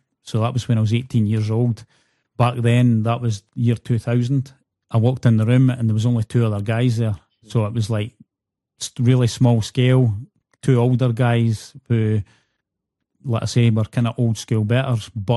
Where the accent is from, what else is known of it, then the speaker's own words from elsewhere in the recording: Scotland, United Kingdom; So I'm from Scotland, and the bookies are basically the bookmakers.